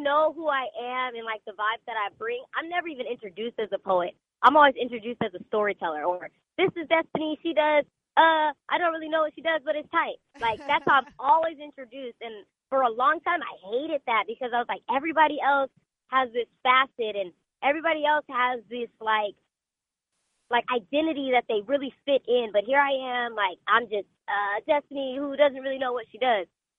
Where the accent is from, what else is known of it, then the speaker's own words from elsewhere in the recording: Rialto, California, United States; also born or lived in San Bernardino; So I was born in San Bernardino, but I was raised in Rialto. It's like a sister city right next to it.